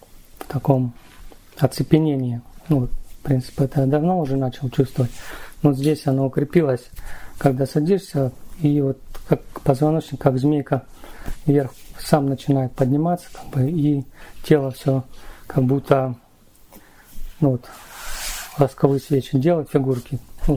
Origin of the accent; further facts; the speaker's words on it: Stavropol, Stavropol Krai, Russia; я из Ставрополя.